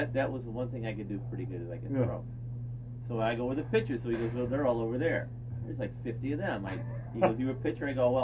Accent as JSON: {"language": "English", "town": "Montpelier", "region": "Vermont", "country": "United States", "tie": "born or raised there", "also_born_or_lived": "Providence / Warwick"}